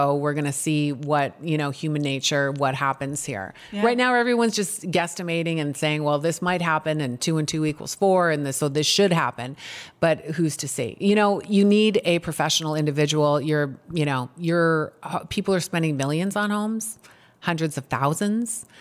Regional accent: Canada; now in Arizona, United States; Well, I'm a Canadian citizen and I built my business by helping Canadians purchase here.

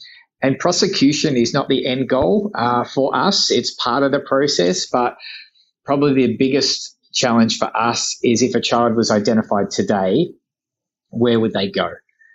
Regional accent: Australia; It's hard to feel that as an Australian because you start thinking, oh, man, this is us.

